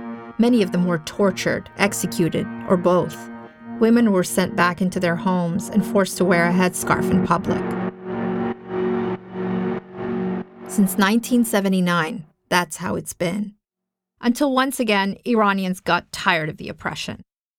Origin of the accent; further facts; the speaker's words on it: Afghanistan; English is a second language; I grew up in Afghanistan, right next door to Iran. We share the same language, Farsi, and a 572-mile border.